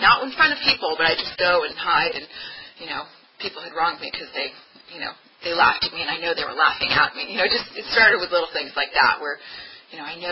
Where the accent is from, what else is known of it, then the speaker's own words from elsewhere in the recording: Bethesda, Maryland, United States; I grew up in Bethesda, Maryland, so not that far away, but close, you know, outside of Washington, D.C., and it was a nice neighborhood.